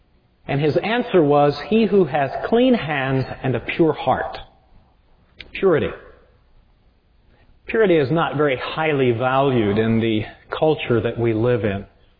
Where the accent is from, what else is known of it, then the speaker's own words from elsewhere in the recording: United States; And that's usually when ja börjar prata po svenska, so that nobody can tell I'm an American too.